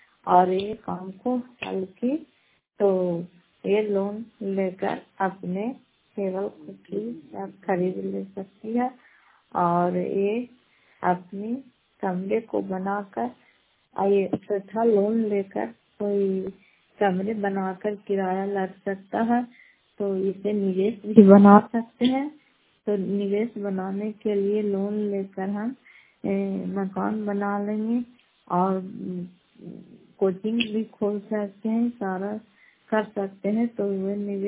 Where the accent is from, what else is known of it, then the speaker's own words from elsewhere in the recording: Fatehpur, Bihar, India; घर फतेहपुर, पंचायत मकलौता, जिला नालंदा, करतुसरा ब्लॉक की निवासी हूँ।